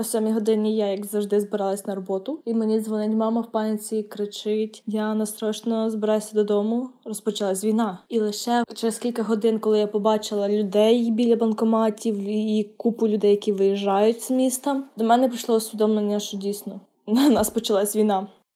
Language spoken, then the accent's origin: Ukrainian; Khmelnytskyi, Khmelnytskyi Oblast, Ukraine; я з Хмельницького.